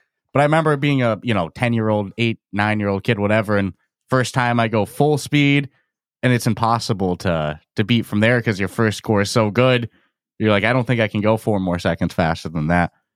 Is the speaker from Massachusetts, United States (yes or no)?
yes; Massachusetts, United States; We're from Massachusetts.